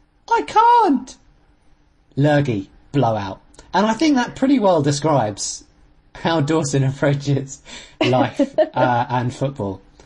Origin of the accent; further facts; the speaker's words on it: England, United Kingdom; Well, I guess as an Englishman, I've got to say